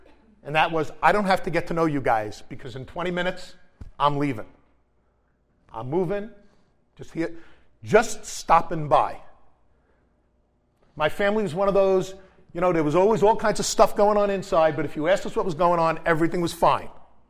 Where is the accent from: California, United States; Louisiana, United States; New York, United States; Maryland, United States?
New York, United States; Queens; I grew up in Queens, New York. I kind of grew up in Flushing and in Rosedale.